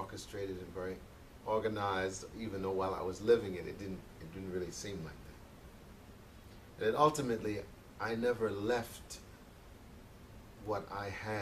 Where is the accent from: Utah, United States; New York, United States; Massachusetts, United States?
New York, United States; Brooklyn; So I was born in New York, even though I was conceived at Howard University. You might ask the question, why is this relevant? But SubhanAllah, if you stay with us, you'll see it. I grew up in Brooklyn